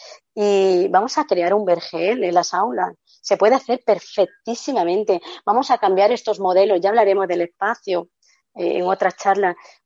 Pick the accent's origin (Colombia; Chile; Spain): Spain; al menos en mi país, en España